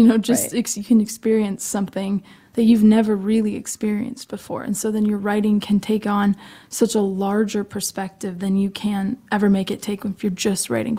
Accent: Lincoln, Nebraska, United States; So I'm from Lincoln, but I've played Sioux Falls a couple of times.

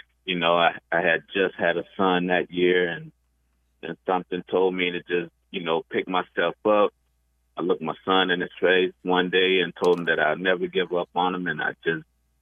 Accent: Nantucket, Massachusetts, United States; I grew up in Massachusetts off the coast of Cape Cod. There's a small island called Nantucket Island.

